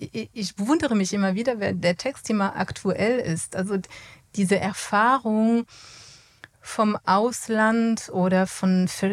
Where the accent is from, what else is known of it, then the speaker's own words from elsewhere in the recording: France; German is a second language; now in Germany; weil als Französin wäre diese Frage nie möglich